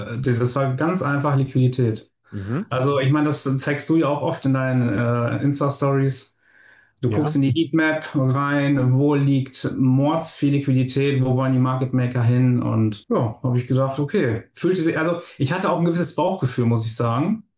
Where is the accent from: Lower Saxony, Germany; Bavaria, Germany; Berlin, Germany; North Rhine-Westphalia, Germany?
North Rhine-Westphalia, Germany; Bielefeld; born there; now in Porta Westfalica, Germany; Geboren in Bielefeld, ich wohne momentan in Porta Westfalica